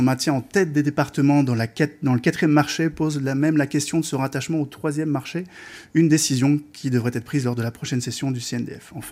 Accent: Belgium; et moi je suis belge, je suis très heureux

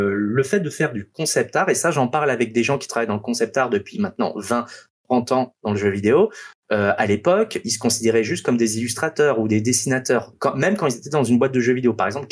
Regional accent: France; born there; also born or lived in Africa; moi, je suis né en France, mais j'ai pas vécu en France la majorité de ma vie. Moi, j'ai vécu 15 ans en Afrique.

